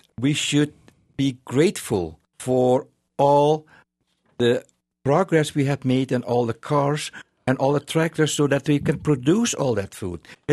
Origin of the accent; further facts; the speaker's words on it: Java, Indonesia; I was born and raised in Indonesia. Indonesia is near Australia, on the island of Java.